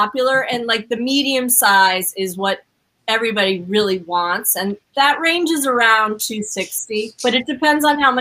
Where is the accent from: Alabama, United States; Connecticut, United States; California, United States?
Connecticut, United States; also born or lived in Florida / New York City; So I grew up in Connecticut. And after college, I went to Rollins in Florida. I lived in New York City forever